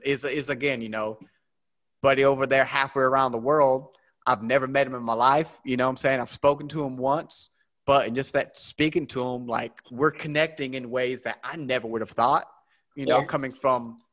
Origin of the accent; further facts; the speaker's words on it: the South, United States; I'm born and raised in the South, so I've been around, you know, very religious people my entire life